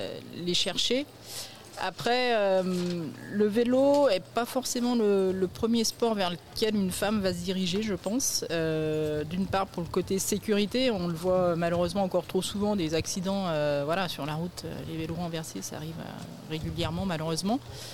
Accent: France; le vélo est déjà plus développé que chez nous en France.

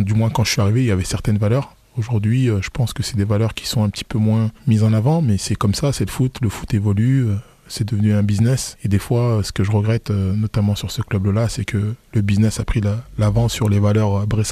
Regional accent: Paris, Île-de-France, France; Beaucoup de fierté parce que je suis issu d'un quartier populaire de Paris.

